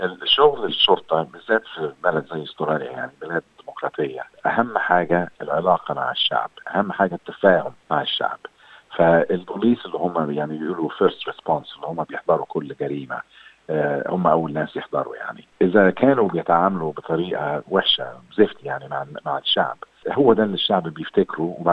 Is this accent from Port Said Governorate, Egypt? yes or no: no; Asyut, Asyut Governorate, Egypt; بس انا اهل من الاصل من أسيوط يعني صعيدي